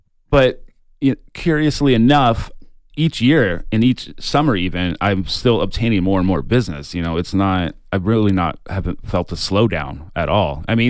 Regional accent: Southeast, United States; People always ask for chef to come out and talk about, how did you come up with these shrimp and grits? I'm from the Southeast. I've never had them like this.

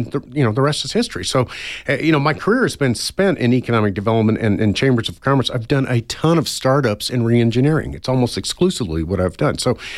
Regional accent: Colorado, United States; I grew up in the Colorado area. I went to school in the Midwest and ended up getting into banking in the mid-1980s.

